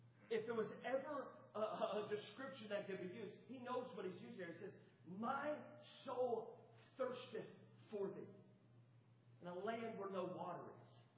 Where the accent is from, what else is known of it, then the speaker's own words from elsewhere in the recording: North Carolina, United States; also born or lived in Alabama; I grew up in North Carolina, Alabama, my whole life, and I remember working in North Carolina